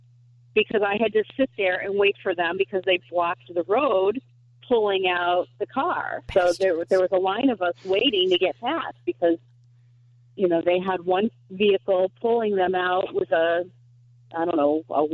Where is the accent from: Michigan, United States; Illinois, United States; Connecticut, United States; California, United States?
Illinois, United States; Chicago; I have lived here my whole life. I grew up in Chicago, though, so it wasn't as such a big a deal. Now that I live so far away, it's significantly more aggravating.